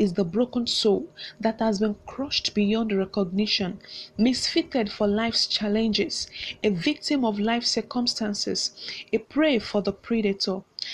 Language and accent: English; Nigeria; I'm a contestant from Nigeria